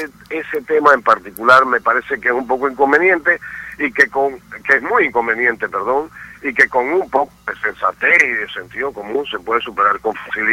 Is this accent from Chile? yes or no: no; Panama; en el primer debate como ciudadano panameño interesado en los asuntos democráticos de nuestra nación.